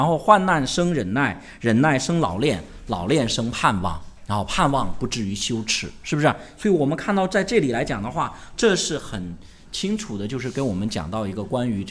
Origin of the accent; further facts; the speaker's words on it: China; 就是我们中国人有一种，这是世上的宗教或者文化常常会有的一个冲动